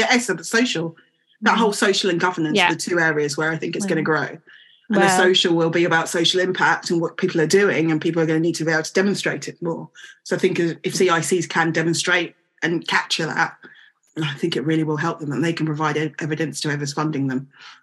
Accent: Newham, London, United Kingdom; I grew up in Newham

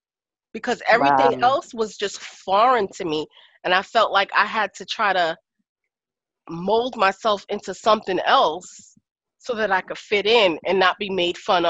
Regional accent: Queens, New York, United States; I came from Queens, from attending Catholic school to going to the Bronx to a public school. That was a culture shock.

